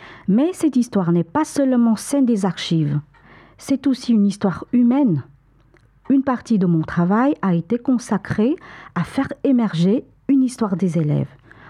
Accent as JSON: {"language": "French", "country": "Vietnam", "second_language": "French", "said": "en tant que Vietnamienne et héritière de cette histoire"}